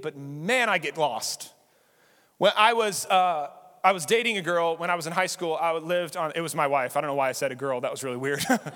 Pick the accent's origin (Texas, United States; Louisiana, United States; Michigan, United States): Texas, United States; Lubbock; But I grew up in Lubbock.